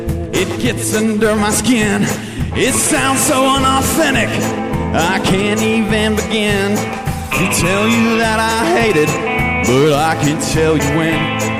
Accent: Ohio, United States; Ohio, originally.

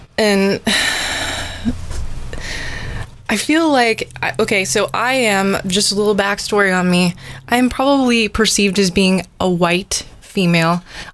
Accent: the South, United States; you know, I'm from the South. There are a lot more Black people living in the South.

